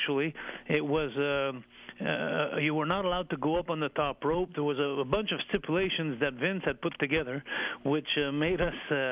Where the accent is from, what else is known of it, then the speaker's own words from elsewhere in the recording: Montreal, Quebec, Canada; He was a guy from my hometown, from Montreal, and I liked the way he wrestled.